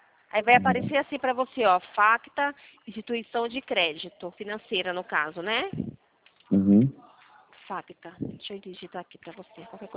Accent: São Carlos, São Paulo, Brazil; Então, eu sou de São Carlos. Mas eu conheço a Assembleia, minha mãe, minha avó. Elas são da Assembleia. Eu sou de uma outra. Eu sou de uma igreja chamada Missão e Encorajamento.

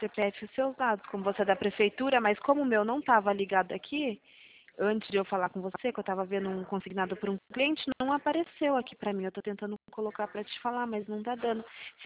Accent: São Paulo, Brazil; eu sou de São Paulo.

